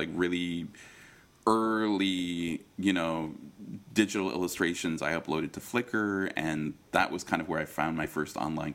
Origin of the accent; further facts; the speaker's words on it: California, United States; growing up in the Bay Area, where there's more of a sense of collective and community and artists supporting each other